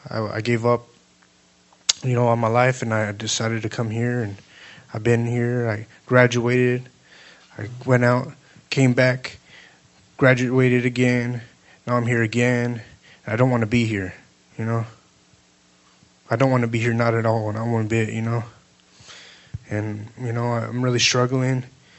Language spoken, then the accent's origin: English; Bradenton, Florida, United States; also born or lived in Palmetto; And, you know, I grew up right here in Bradenton, in Palmetto.